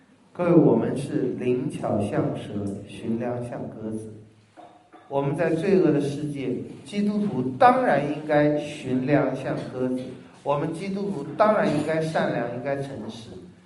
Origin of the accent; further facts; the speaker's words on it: Taiwan; 我是台湾来的